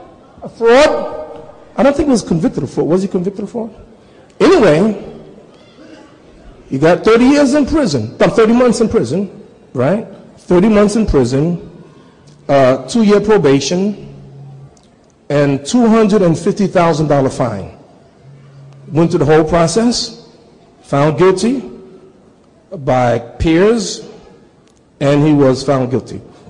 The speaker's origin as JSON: {"language": "English", "country": "United States", "said": "I am an American. I was born in America."}